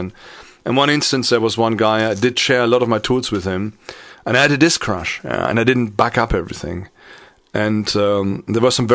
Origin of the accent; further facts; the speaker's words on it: Paderborn, North Rhine-Westphalia, Germany; I had to think about something in my hometown in Paderborn.